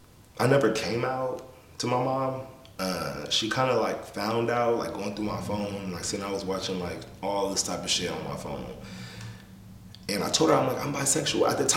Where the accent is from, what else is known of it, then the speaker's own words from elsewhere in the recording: Sacramento, California, United States; I'm like, you know, I'm from Sacramento.